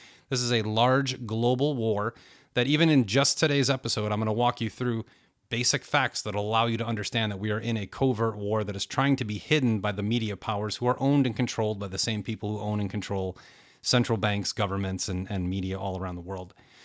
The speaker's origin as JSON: {"language": "English", "country": "United States", "said": "I am an American. I am formally a Republican. I am a true independent."}